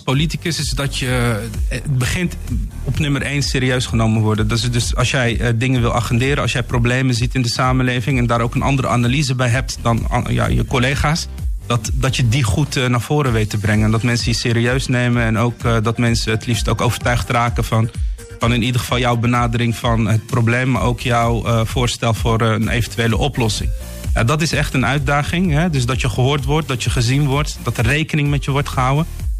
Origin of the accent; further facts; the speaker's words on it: Rotterdam, South Holland, Netherlands; Mijn roots liggen in Marokko. Ik ben in 1981 in Rotterdam-West, Delfshaven, geboren. Woon er nog steeds. Haal van dat stukje Rotterdam.